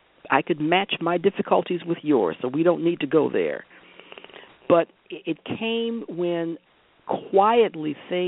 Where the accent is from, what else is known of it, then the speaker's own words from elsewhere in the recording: Detroit, Michigan, United States; I'm from Detroit, so, I mean, Canada was my wonderful friendly neighbor.